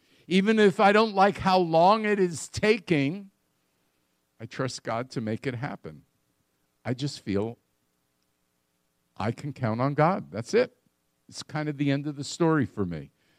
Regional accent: United States; I grew up in the United States.

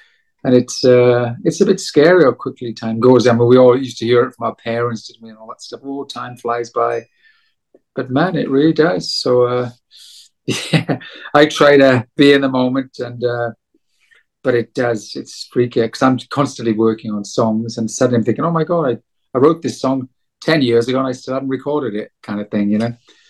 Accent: Wales, United Kingdom; Went to my home country of South Wales and in darkest winter.

